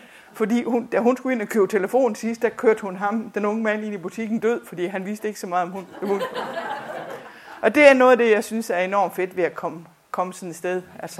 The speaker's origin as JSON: {"language": "Danish", "town": "Idom", "region": "Central Denmark Region", "country": "Denmark", "said": "Der, hvor jeg kommer fra, i Idom Rosted, der kan vi jo sådan pusse vores glorie"}